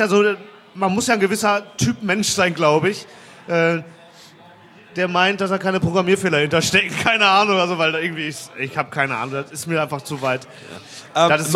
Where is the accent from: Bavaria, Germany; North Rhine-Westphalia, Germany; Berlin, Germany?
North Rhine-Westphalia, Germany; Mülheim an der Ruhr; Ich komme ja, wie gesagt, aus Mühlheim, falls da keiner weiß.